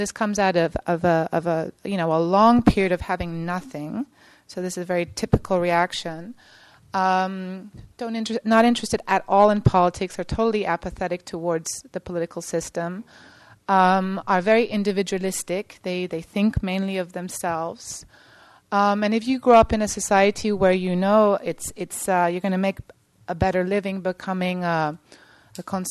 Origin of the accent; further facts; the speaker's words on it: Cuba; And I grew up in Cuba at that time, and I can talk from personal experience.